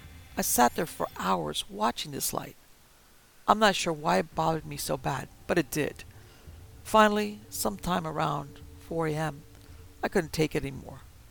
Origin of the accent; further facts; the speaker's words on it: Minnesota, United States; knew about every gravel road within 100 miles of my hometown, close to Fargo, North Dakota, but on the Minnesota side.